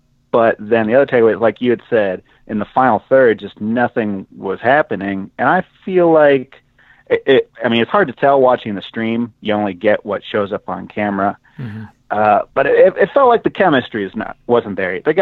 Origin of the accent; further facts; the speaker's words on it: Pennsylvania, United States; I'm from Central Pennsylvania, so I knew that City Island was a place.